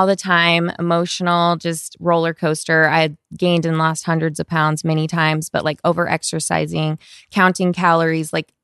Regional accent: Minnesota, United States; Actually, so … I have 6 kids. I'm from Minnesota.

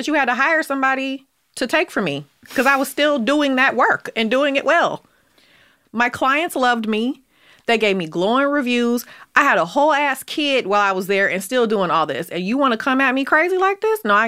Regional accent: Oakland, California, United States; I didn't know that's a thing, because I'm from Oakland.

